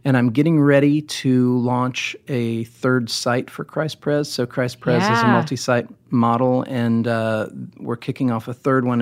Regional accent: Indiana, United States; But I'm a Midwestern kid, too. Yeah. Like, I grew up in Indiana with farmland and very, you know, no-nonsense, blue-collar type people.

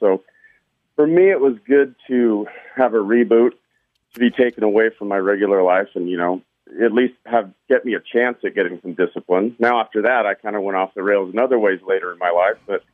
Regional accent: Salt Lake City, Utah, United States

